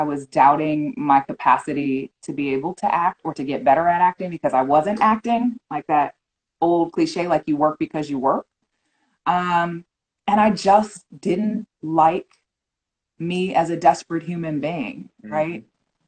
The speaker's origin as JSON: {"language": "English", "region": "California", "country": "United States", "said": "Quick 2-minute down and dirty is I'm a Californian."}